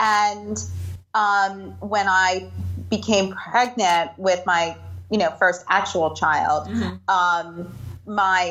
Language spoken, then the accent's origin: English; New Jersey, United States; So I grew up in Jersey, went to school in Boston